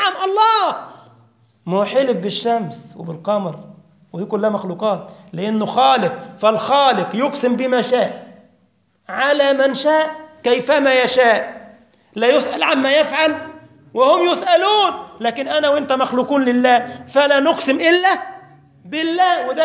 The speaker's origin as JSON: {"language": "Arabic", "country": "Egypt", "said": "السواقين عندنا في مصر يقول لك والطريق اللي أنا ماشي عليه ده، شرك بالله."}